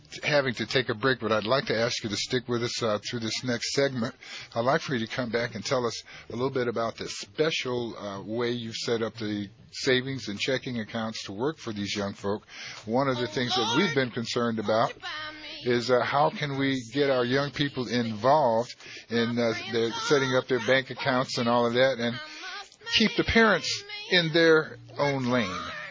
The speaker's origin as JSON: {"language": "English", "region": "Mississippi", "country": "United States", "said": "wait a minute, I'm from Mississippi. Of course, I'm not there."}